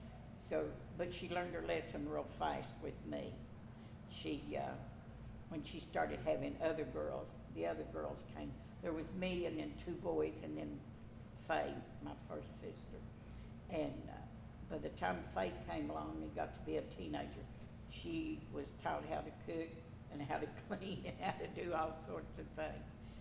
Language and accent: English; Smoky Junction, Tennessee, United States; I grew up in Smoky Junction, lived there till I graduated high school.